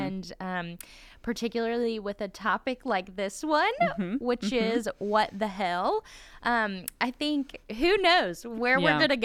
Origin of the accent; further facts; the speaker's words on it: North Carolina, United States; And so I did grow up in a part of North Carolina